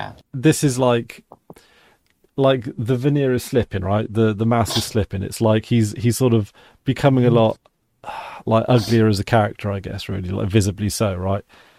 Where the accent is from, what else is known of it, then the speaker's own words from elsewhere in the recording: United Kingdom; Like, obviously, being British, it's just part of the general culture.